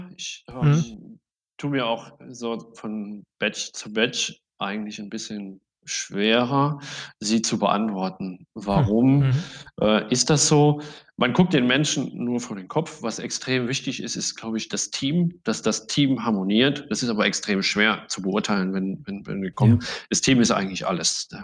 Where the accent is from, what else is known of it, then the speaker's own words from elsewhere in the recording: Saarland, Germany; ich bin selber Saarländer